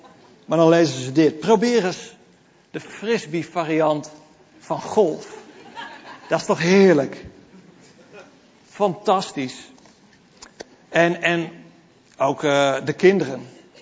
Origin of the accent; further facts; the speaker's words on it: Harlingen, Friesland, Netherlands; tenzij je net zoals ik uit Harlingen komt. Eén keer per jaar kwam het programma bij ons in Harlingen op de deurmat van de visserijdagen.